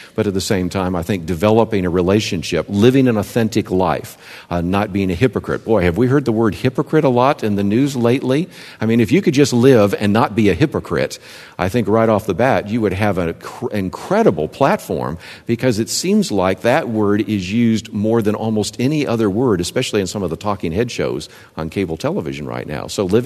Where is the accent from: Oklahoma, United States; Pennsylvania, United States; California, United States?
California, United States; Berkeley; born there; Hey, I was born in Berkeley, California, right?